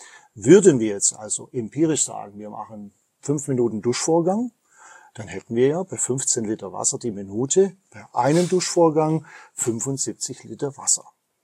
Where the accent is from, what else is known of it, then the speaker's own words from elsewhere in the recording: Baden-Württemberg, Germany; zumindest bei uns im Schwabenland